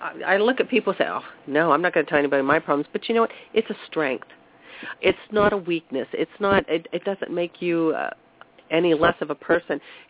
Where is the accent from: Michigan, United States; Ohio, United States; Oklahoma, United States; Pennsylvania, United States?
Ohio, United States; And, you know, I'm from Columbiana County originally, which is sort of an Appalachian culture